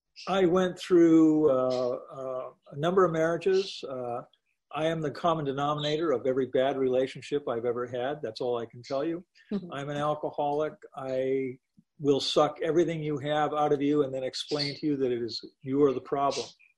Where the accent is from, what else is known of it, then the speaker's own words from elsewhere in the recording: Canada; I come from a family of professional non-feelers and non-emoters. We're military, we're Canadian, we're Protestant.